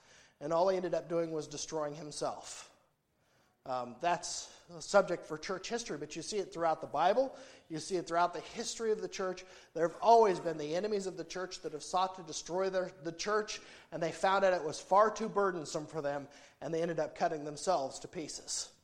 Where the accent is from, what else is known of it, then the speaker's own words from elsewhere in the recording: Anderson, United States; I remember my brother and I, when I was about 9, he was 10, we were in Anderson, my hometown, walking down the main street in Anderson, which was basically Derelict's Row